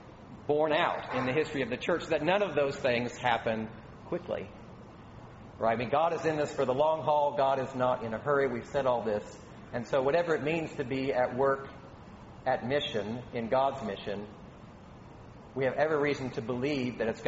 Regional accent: Indiana, United States; So as some of you know, I grew up outside Indianapolis. That's in Indiana, for those of you who are here.

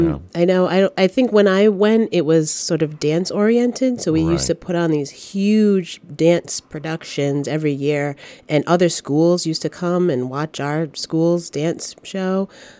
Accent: Providence, Rhode Island, United States; I grew up in Providence, so I went to a middle school that had a really strong theater program

